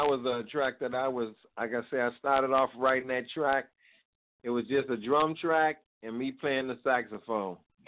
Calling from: St. Croix, U.S. Virgin Islands; I'm calling from the U.S. Virgin Islands, St. Croix.

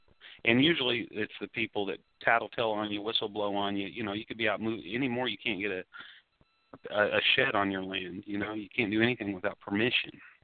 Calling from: Bloomington, Indiana, United States; No, I'm in Bloomington, Indiana, campus of Indiana University, home of IU basketball.

